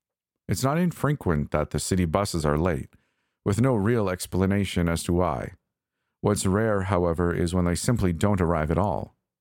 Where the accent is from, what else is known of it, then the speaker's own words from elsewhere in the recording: Toronto, Ontario, Canada; Typically, I'd brush it off as the same crap transit service I grew up with in Toronto.